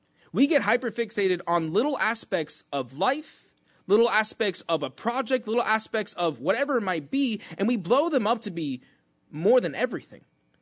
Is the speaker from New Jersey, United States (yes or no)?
yes; Elizabeth, New Jersey, United States; Me and my partner, Sebastian, I grew up in Elizabeth. I'm Hispanic.